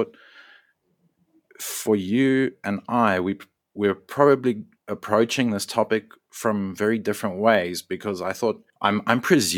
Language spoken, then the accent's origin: English; Johannesburg, Gauteng, South Africa; also born or lived in Pretoria, South Africa; Where I grew up, of course, South Africa is a coastal country, but I grew up in Johannesburg and Pretoria.